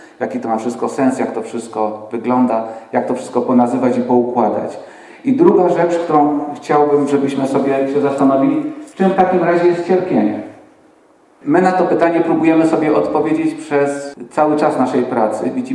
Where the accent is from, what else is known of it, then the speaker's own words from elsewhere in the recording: Kraków, Lesser Poland, Poland; Przepraszam, ale jestem rodem z Krakowa i będę zaciągał tak dziwacznie